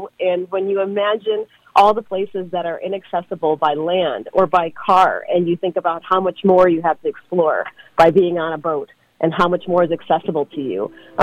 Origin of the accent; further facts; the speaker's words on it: Illinois, United States; also born or lived in Chicago; I grew up in the Midwest in central Illinois, where there's a lot more corn than there is ocean.